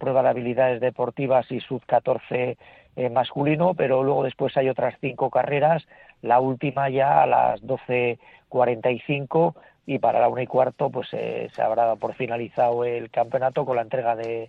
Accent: Basauri, Basque Country, Spain; por desgracia pocas en mi tierra, pero ahora que tengo la oportunidad de poder traerlas a Basauri o a Vizcaya

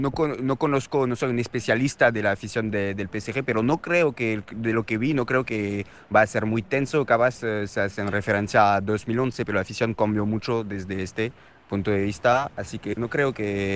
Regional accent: France; Spanish is a second language; Ella es argentina, yo soy francés

